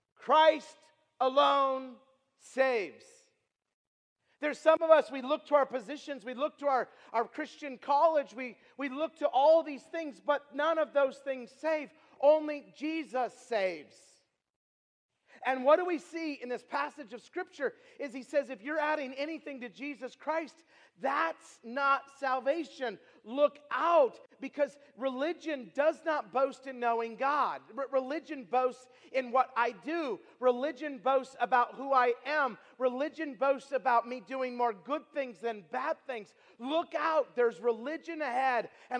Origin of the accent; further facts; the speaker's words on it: Idaho, United States; and by the way, I'm from Idaho, so I'm pretty into the Constitution, okay?